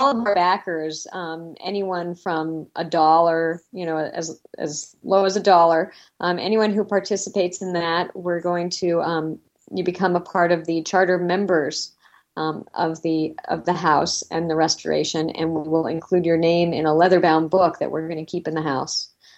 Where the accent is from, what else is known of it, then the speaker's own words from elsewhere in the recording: California, United States; Well, as a native Southern California girl who just went to Chicago in December, it was 17.